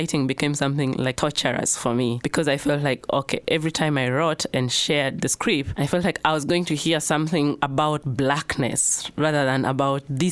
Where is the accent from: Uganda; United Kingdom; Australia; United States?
Uganda; Northern Region; because I come from Northern Uganda.